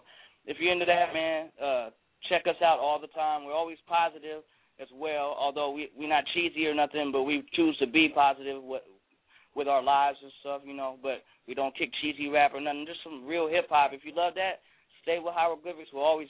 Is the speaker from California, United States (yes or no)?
yes; Oakland, California, United States; also born or lived in Jamaica; I came here when I was very young to Oakland. So I'm an Oakland boy. My parents are from Jamaica. So I'm a Jamaican, you know. My household was a little different than the average East Oakland household.